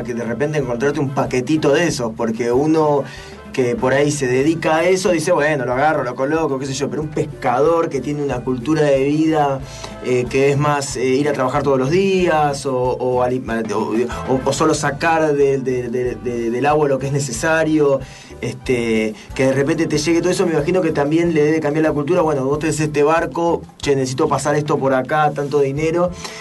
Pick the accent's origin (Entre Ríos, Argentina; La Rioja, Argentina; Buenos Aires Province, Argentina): Entre Ríos, Argentina; Concepción del Uruguay; Y a Concepción del Uruguay, Entre Ríos, a mi pueblo, 4 horas y media.